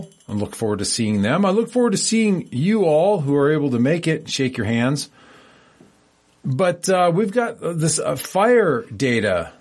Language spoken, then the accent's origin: English; United States; But I do not ever recall having this much smoke and this many fires burning, growing up in the American Redoubt than I have seen in just recent years, in this most recent decade.